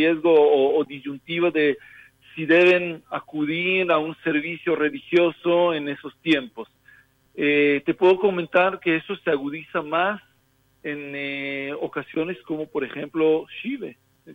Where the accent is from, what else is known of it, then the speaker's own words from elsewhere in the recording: Ecuador; Claro, pero también como Argentina no nos podemos comparar con ese país tan maravilloso. Nosotros somos humildemente un país chiquito, pequeño. Sí, tenemos ya 5 meses desde marzo que estamos en cuarenten